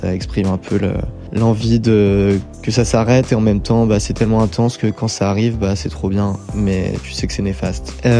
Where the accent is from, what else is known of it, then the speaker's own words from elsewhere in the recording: Grenoble, Auvergne-Rhône-Alpes, France; ça montre ma ville natale, là où j'ai passé toute ma vie. En gros, Grenoble, c'est vraiment ma terre, quoi.